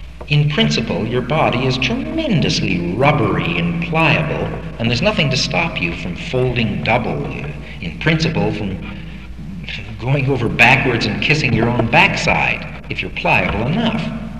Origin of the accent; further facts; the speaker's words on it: Canada; I grew up in Canada in the Depression as a Canadian and as a Jew